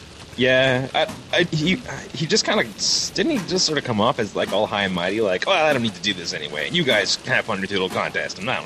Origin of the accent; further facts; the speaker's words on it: Canada; We're nice Canadian